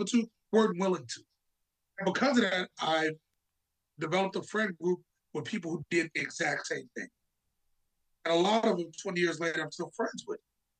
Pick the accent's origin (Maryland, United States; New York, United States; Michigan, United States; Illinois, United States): Illinois, United States; Chicago; also born or lived in California; so I grew up in Chicago for a brief moment, lived in California, in which case that was the first time I ever didn't live in an all-Black neighborhood.